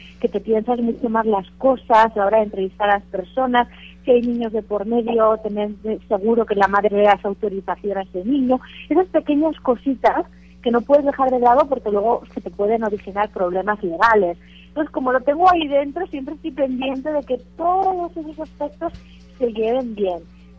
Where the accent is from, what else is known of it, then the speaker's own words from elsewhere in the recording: Pamplona, Navarre, Spain; una cobertura que hice de los Sanfermines, que son las fiestas de mi tierra, de mi ciudad.